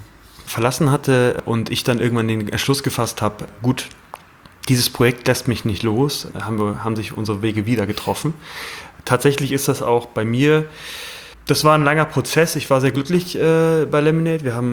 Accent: Germany; ich komme aus der Eifel, wunderschöne Gegend, sehr stark bewaldete Gegend

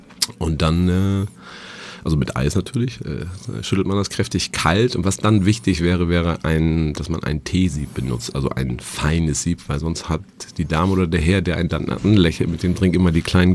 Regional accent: Bünne, Lower Saxony, Germany; also born or lived in Dinklage; Bünne ist ein kleiner Ort mit 400 Einwohnern.

